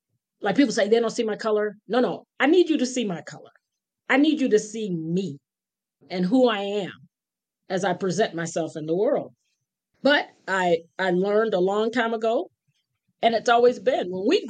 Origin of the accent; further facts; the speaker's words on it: Buffalo, New York, United States; I grew up in Buffalo, New York. I was a part of the very first desegregation program there. I grew up poor.